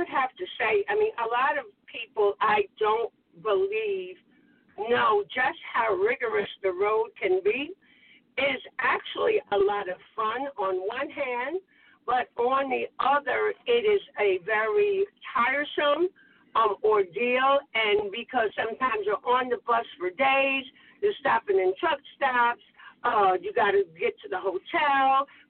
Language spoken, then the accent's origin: English; New York, United States; I think came about us singing in front of the mirror in the projects because we grew up in Lafayette Gardens